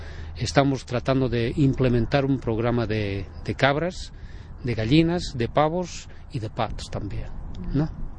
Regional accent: Bolivia; soy de Sudamérica, soy boliviano, soy parte de la cultura quechua, tengo todavía sangre, diría, quechua, porque aún mantengo, digamos, mi lenguaje y mantengo parte de la tradición de mis

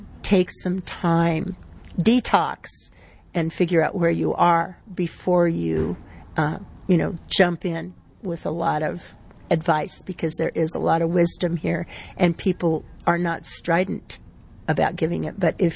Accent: South Dakota, United States; now in New Mexico, United States; I'm not a New Mexican. I'm from South Dakota, but I've been living here for over 20 years.

